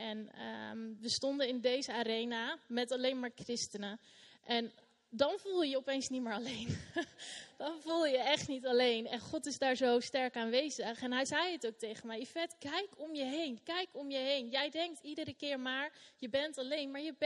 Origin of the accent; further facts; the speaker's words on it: De Bilt, Utrecht, Netherlands; Ik kom oorspronkelijk uit De Bilt, vlak naast Utrecht.